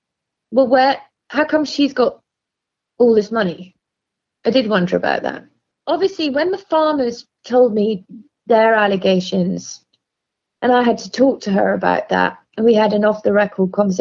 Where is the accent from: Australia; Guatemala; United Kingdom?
United Kingdom; England; now in New York, United States; You know, you can hear from my accent. I grew up in England